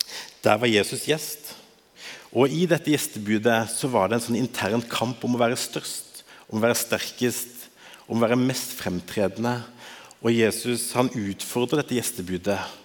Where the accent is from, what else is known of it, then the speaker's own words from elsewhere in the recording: Agder, Norway; moved away as an adult; Jeg kommer opprinnelig fra Sørlandet, men har de siste 5 årene bodd her på Østlandet, 4 år i Askim og 1 år i Oslo.